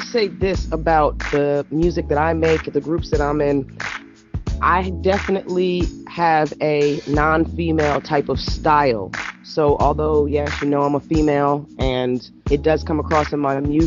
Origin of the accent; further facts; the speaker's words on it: New Jersey, United States; moved away as an adult; also born or lived in New York; I am from the New York, New Jersey area. I was born in New York and raised in New Jersey. That is basically what I consider to be my home.